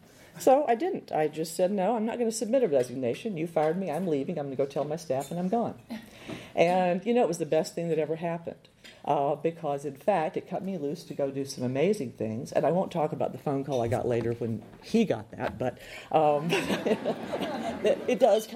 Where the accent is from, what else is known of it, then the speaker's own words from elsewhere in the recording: Corpus Christi, Texas, United States; since I was representing my hometown, Corpus Christi at the time was 51% Latino and 9% African-American.